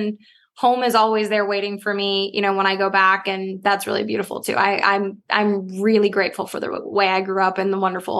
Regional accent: Midwest, United States; now in California, United States; I grew up in the Midwest. So music festivals to me were like, go out in a cornfield, we throw up some tents

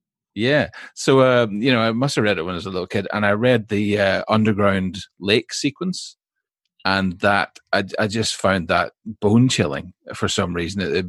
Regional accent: Ireland; I'm originally from Ireland

